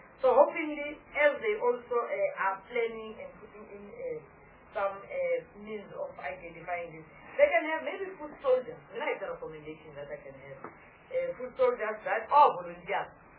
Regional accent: Gauteng, South Africa; I come from Gauteng

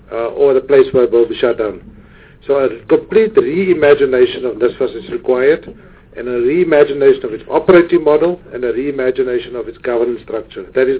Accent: Pretoria, Gauteng, South Africa; now in Cape Town, South Africa; Because I come from Pretoria, and I was asked to come and live in Cape Town

